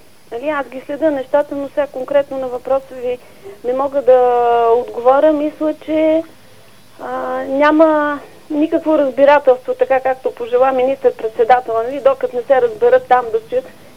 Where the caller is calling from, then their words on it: Sofia, Sofia City, Bulgaria; от София съм.